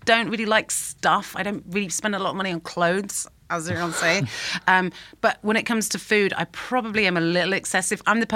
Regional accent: United Kingdom; As particularly as British people, what is our cuisine?

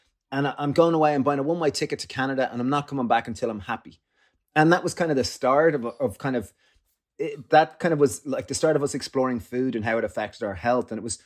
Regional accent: Greystones, Leinster, Ireland; So like, I guess growing up in Greystones, you were told, you know, you should get a job and maybe get a successful job and then buy a house and get married and then you'll be happy and then you're a good lad.

